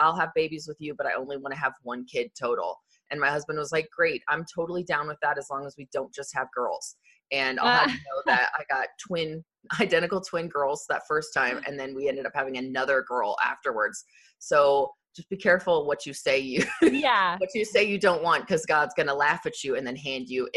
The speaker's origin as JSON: {"language": "English", "region": "Arizona", "country": "United States", "tie": "born or raised there", "said": "I went to college, went to Arizona State, and I grew up in Arizona."}